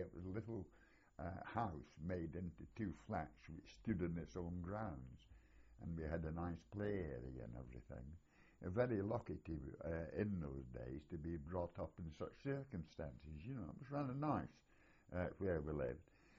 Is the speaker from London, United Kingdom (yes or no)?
no; Stirling, Scotland, United Kingdom; born there; I was born in Stirling, in Scotland, in 1921.